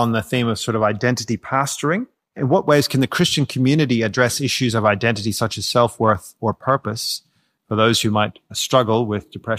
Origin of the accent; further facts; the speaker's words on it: Ireland; I'm Irish, you're Australian.